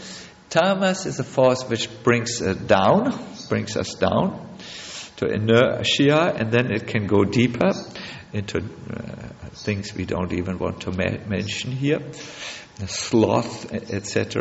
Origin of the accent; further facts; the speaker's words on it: Australia; because we are from Australia and we are beach boys and beach girls.